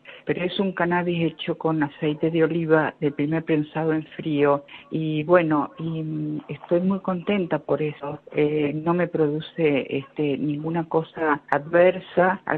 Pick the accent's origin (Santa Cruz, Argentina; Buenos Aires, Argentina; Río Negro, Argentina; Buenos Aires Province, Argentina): Río Negro, Argentina; Hola, soy de Río Negro